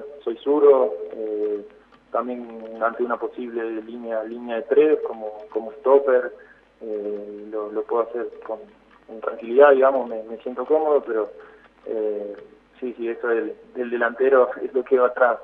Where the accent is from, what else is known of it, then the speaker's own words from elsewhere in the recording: Sarmiento, Santa Fe, Argentina; Domingo Faustino Sarmiento, así es, de la localidad de Sarmiento, en la provincia de Santa Fe, en el interior, cerca de Rafaela o de Sunchales, pueden conocer, a unos 100 kilómetros de la capital